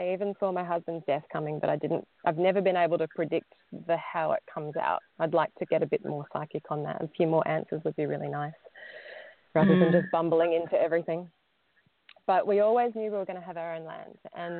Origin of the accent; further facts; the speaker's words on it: Sydney, New South Wales, Australia; Well, I grew up in Sydney.